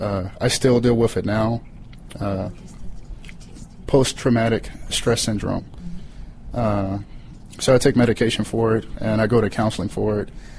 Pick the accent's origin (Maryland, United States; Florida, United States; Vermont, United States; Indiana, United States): Maryland, United States; Baltimore; I come from Baltimore City in Maryland.